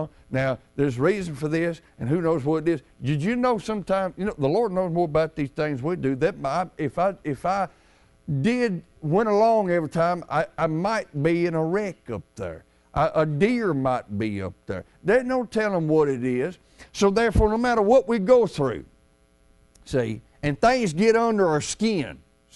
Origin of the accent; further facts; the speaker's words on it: Tennessee, United States; You know, I grew up down in Tennessee. They call it Tennessee Road, you know.